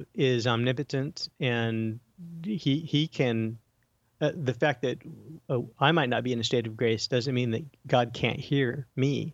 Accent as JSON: {"language": "English", "region": "Illinois", "country": "United States", "tie": "born or raised there", "said": "but my family, I grew up in Illinois, actually, Southern Illinois."}